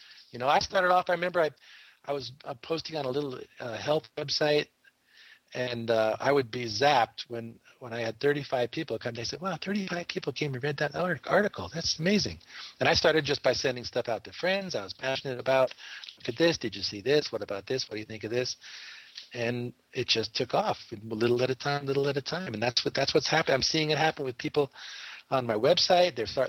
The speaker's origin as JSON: {"language": "English", "region": "East Coast", "country": "United States", "tie": "born or raised there", "said": "I was raised in the East Coast. I wanted to go to the West Coast, see what was going on."}